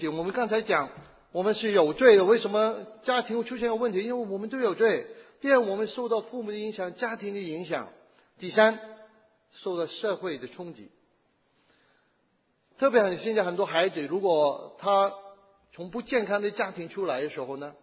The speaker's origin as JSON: {"language": "Chinese", "town": "Chaozhou", "region": "Guangdong", "country": "China", "said": "我是潮州人，我他们最脏的话是潮州用潮州话讲出来的。"}